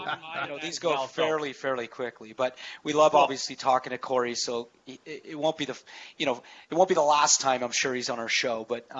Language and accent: English; Canada; I'm Canadian as well.